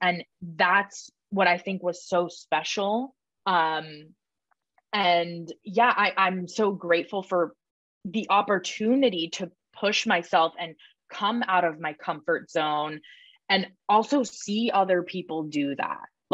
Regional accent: Atlanta, Georgia, United States; And I'm not from LA. I'm from Atlanta, Georgia.

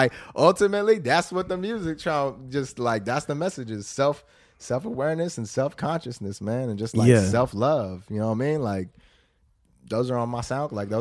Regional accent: Santa Barbara, California, United States; I was born and raised in Santa Barbara.

